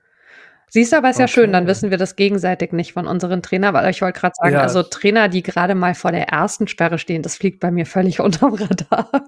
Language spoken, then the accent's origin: German; Hesse, Germany; ich komme ja wie gesagt aus Hessen mit Mainz 05 und so.